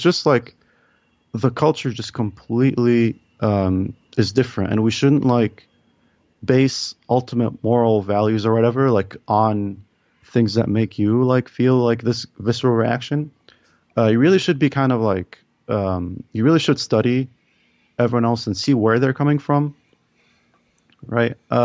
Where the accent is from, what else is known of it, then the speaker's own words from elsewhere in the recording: Egypt; You know, I was born and raised in Egypt.